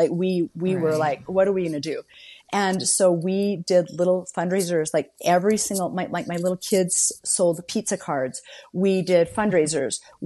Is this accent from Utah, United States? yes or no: yes; Morgan, Utah, United States; I grew up in Morgan. So my dad was the football coach in Morgan.